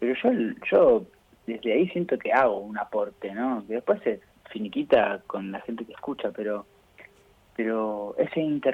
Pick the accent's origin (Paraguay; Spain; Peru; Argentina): Argentina; Buenos Aires; now in Mendoza, Argentina; Soy de Mendoza, pero yo viví en Buenos Aires toda mi vida, en realidad, a los 24 años me fui a Mendoza.